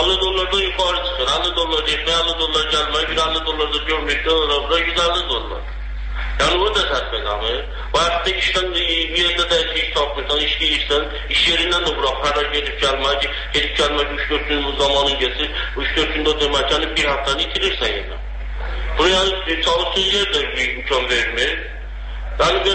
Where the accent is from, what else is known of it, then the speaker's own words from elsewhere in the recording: Nakhchivan, Azerbaijan; now in Turkey; Naxçıvandan bura gəlmişik.